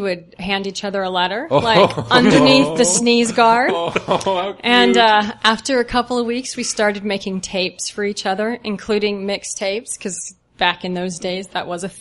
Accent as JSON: {"language": "English", "town": "Phoenix", "region": "Arizona", "country": "United States", "tie": "born there", "also_born_or_lived": "California / Texas / Missouri / Kansas", "said": "I was born in Phoenix. That's where my parents grew up, and I lived all over the place. Actually, I lived in like 7 different states growing up. So. California, Texas, Missouri, Kansas, Arkansas"}